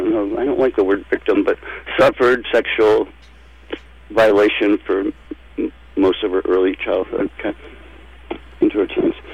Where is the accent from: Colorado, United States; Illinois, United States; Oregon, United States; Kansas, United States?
Oregon, United States; Portland; also born or lived in Alexandria, Virginia / Hartford; But I was born in Old Alexandria Hospital, Virginia. Oh, okay. So what brought you out here to Portland? Well, then, we moved to Hartford and here and there. But anyway, we came to Portland about when I was four, and I lived here till I was, 11